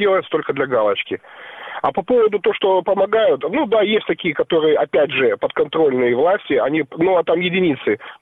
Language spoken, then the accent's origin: Russian; Crimea, Ukraine; Я именно крымский казак.